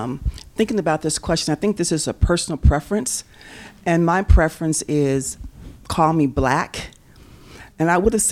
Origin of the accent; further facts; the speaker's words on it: Nigeria; I'm from Nigeria. That's where my folks are from. And we're from the tribe Ison